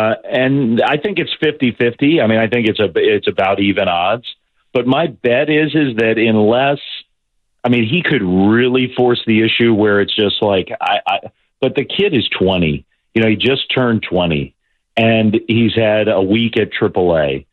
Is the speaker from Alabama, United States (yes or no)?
no; Virginia, United States; I grew up in Virginia.